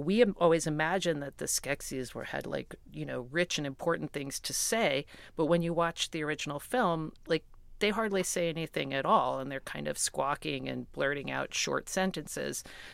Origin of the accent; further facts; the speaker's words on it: Greenwich, Connecticut, United States; We were growing up in Greenwich, Connecticut, which was at the time a pretty conservative place where a lot of people's parents were bankers